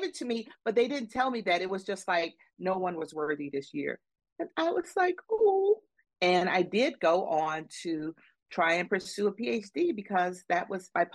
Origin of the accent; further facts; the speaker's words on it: Atlanta, Georgia, United States; when I wrote my first book, Leaving Atlanta, it's about growing up in Atlanta during the Atlanta child murders.